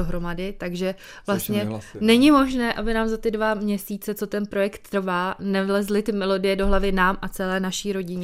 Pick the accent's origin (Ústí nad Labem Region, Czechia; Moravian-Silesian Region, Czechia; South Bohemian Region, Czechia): South Bohemian Region, Czechia; když jsem se vracela z Prahy zpátky sem na jih Čech, odkud pocházím